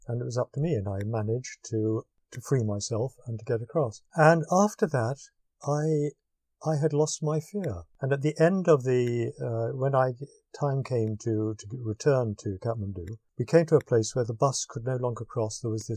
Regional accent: United Kingdom; But I am British.

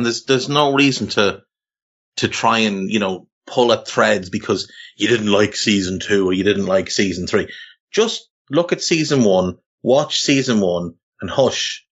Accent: Navan, County Meath, Ireland; growing up in Ireland in the, I was born in 82. So I grew up in the 80s and into the 90s. And, you know, in Navan, where we're both from, in the town

